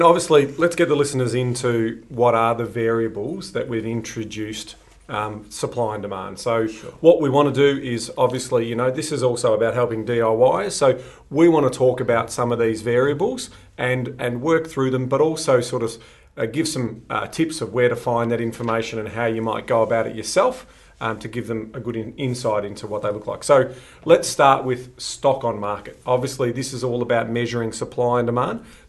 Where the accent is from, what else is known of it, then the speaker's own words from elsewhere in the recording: Melbourne, Victoria, Australia; So Bundoora is a big suburb in the northern area where I grew up in Melbourne.